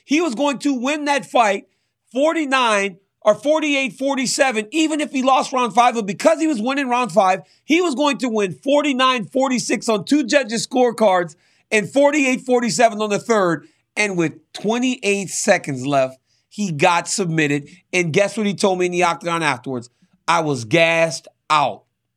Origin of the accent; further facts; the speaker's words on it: Louisiana, United States; I'm from Louisiana. I'm a bit simple-minded.